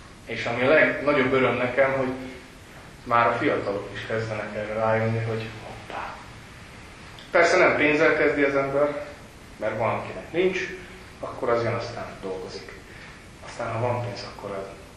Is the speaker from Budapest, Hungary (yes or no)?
no; Zalaegerszeg, Zala, Hungary; én Zalából származom, zalaegerszegi vagyok